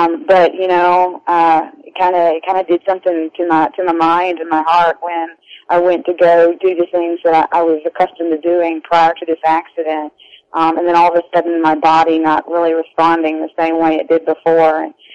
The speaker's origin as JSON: {"language": "English", "region": "the South", "country": "United States", "tie": "born or raised there", "said": "So we kind of came back to where her family was, and that's where we were raised. So I was raised in the South, raised in church, of course"}